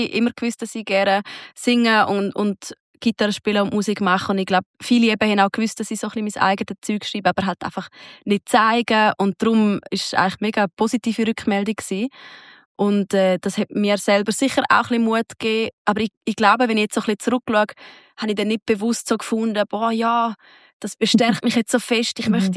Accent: Sargans, St. Gallen, Switzerland; in meiner Heimatstadt Sargans

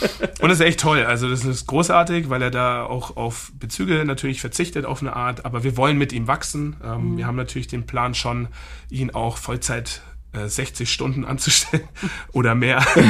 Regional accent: Bavaria, Germany; Also ich bin ja aus dem Süden von München, meine Frau ist aus Nürnberg, aber wir haben in Oberfranken, in Coburg beide studiert und da habe ich auch schon mein Herz eigentlich an Franken verloren.

